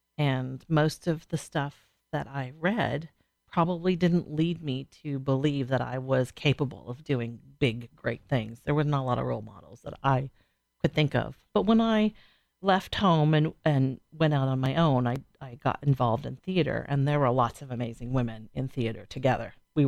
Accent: Alaska, United States; also born or lived in Washington; I grew up in Alaska and then around here on the Hood Canal. So I've spent most of my life either up north or around this area, Seattle, Olympia, the Hood Canal.

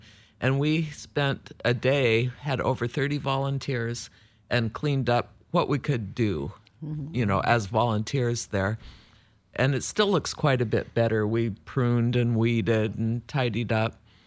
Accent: Seattle, Washington, United States; Okay, I grew up in Seattle and was in the Puget Sound area and came out to the island.

